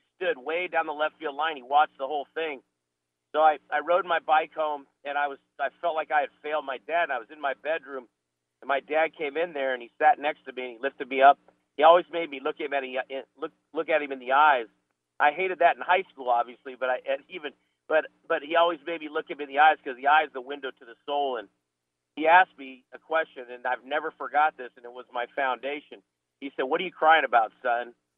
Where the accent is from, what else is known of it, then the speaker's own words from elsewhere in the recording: Phoenix, Arizona, United States; I was born and raised in Phoenix. I'm one of the few natives. I was born there, and I grew up in.